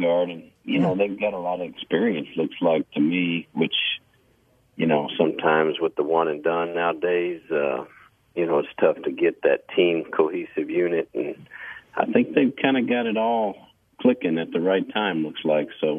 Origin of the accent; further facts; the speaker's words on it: Alvin, Texas, United States; Well, I'm from Alvin, Texas, just south of Houston, down toward Galveston.